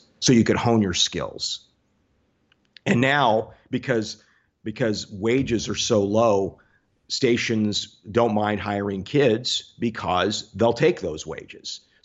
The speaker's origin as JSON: {"language": "English", "region": "Washington", "country": "United States", "tie": "born or raised there", "said": "Anyway, I get to go cover this huge event in my hometown with Ichiro, doing all these stories, going live back to Denver."}